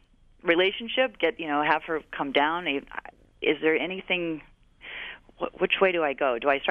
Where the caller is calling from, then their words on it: Madison, Wisconsin, United States; I'm calling from Madison.